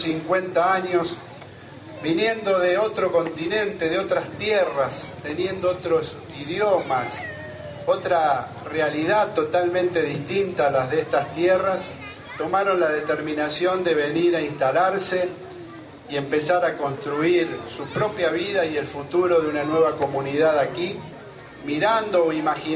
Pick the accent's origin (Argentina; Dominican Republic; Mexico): Argentina; Santa Fe; el legado que tenemos que compartir con ustedes como santafesinos